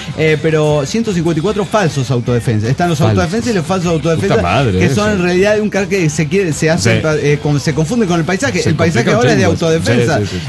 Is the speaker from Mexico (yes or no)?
yes; Guadalajara, Jalisco, Mexico; de Guadalajara, Jalisco y México.